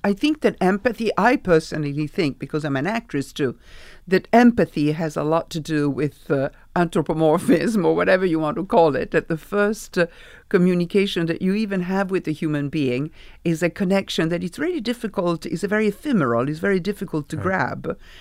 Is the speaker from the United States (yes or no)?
no; Italy; English is a second language; I grew up in Italy.